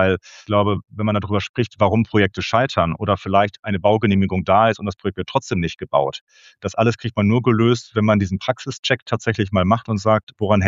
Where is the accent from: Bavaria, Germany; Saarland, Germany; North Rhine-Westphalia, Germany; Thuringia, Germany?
North Rhine-Westphalia, Germany; Ich komme ja selbst aus Kremdorf